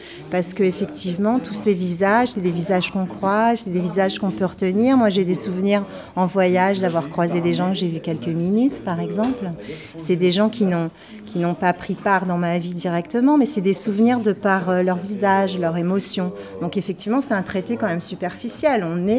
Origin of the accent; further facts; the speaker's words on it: Normandy, France; je viens de Normandie, près de Cherbourg, entre Cherbourg et Caen.